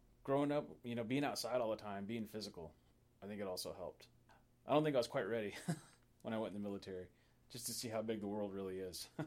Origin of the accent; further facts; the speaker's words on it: Juneau, Alaska, United States; I'm from Juneau, Alaska.